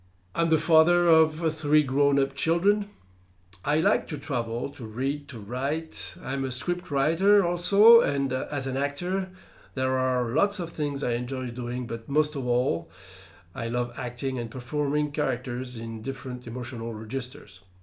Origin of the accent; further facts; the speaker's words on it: Toronto, Ontario, Canada; English is a second language; also born or lived in Paris; I spent all my youth in Toronto, Ontario, Canada. So I speak very fluently in English and in French. I was born in 1967 in Paris, but I still have family in Canada.